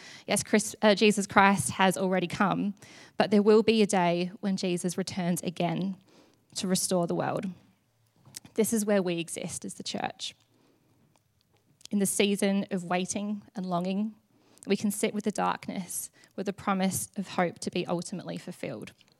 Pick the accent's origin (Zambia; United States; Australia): Australia; Adelaide, South Australia; moved away as an adult; now in London, United Kingdom; I'm originally from Adelaide in South Australia, and I've been part of the Christchurch family now for just over 5 years living in London.